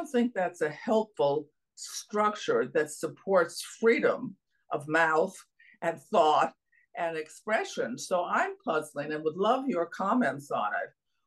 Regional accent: United States; I'm very American, and I'm proud of our country.

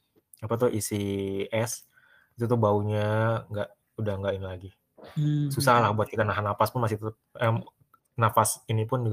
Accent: West Sumatra, Indonesia; also born or lived in Bogor; saya kan perantau dari Sumatera Barat. Saya kampus di Bogor

